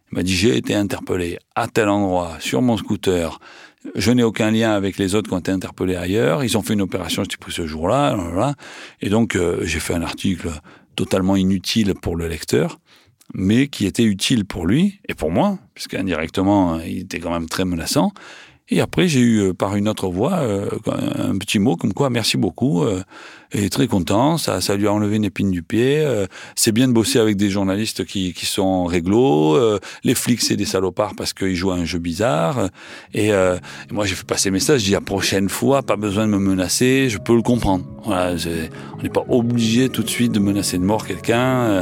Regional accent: Provence-Alpes-Côte d'Azur, France; accent: Marseille; alors l'accent, je suis désolé, hein, j'ai un accent marseillais

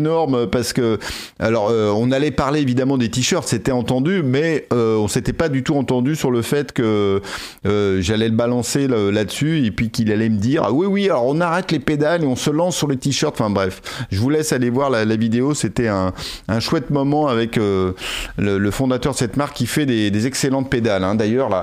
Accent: United Kingdom; accent: British; French is a second language; et mon délicieux accent british, toujours.

